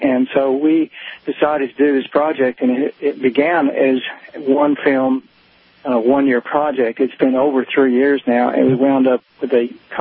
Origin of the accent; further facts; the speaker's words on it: Texas, United States; also born or lived in California; Well, we're from Texas originally